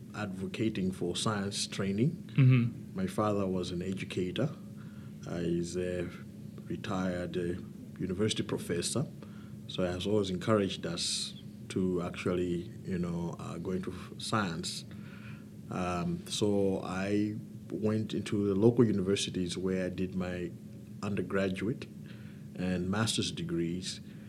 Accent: Malawi; I'm from Malawi.

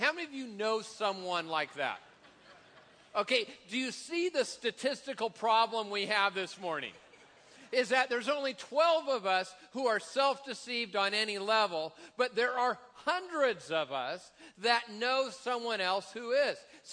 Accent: Tacoma, Washington, United States; I remember it from growing up in Tacoma.

